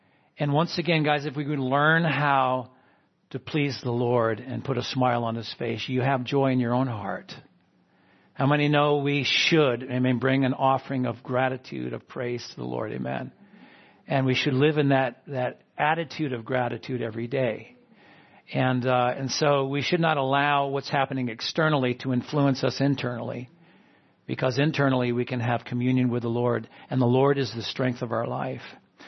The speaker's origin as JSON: {"language": "English", "region": "New England", "country": "United States", "said": "I'm from New England, so I know all about snow, and that's why I like the Northwest"}